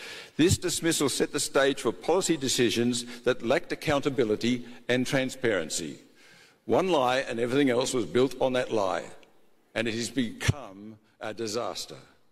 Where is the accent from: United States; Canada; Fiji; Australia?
Australia; Melbourne, Victoria; And I come from Melbourne, ladies and gentlemen, the most lockdown city in the world.